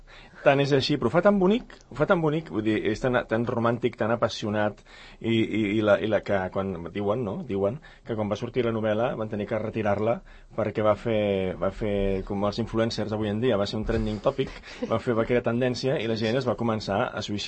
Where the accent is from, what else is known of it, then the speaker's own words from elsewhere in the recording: Barcelona, Catalonia, Spain; now in Sant Cugat del Vallès, Spain; Jo sóc nouvingut, jo això respecto molt, perquè també em sento serrianenc, que jo sóc de Sarrià, però des de fa 6 anys que visc aquí, i m'he implicat des del primer moment i em sento ja Sant Cugatenc